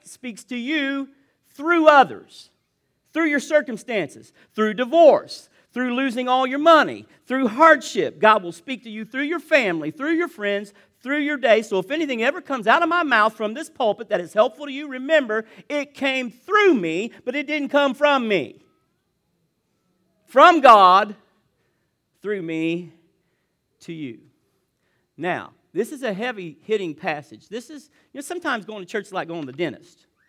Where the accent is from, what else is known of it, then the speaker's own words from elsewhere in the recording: Indiana, United States; See, I'm from the South, Southern Indiana. But I spent a lot of time at my mamaw's down in old Kentucky, and I picked up phrases that we don't use up here.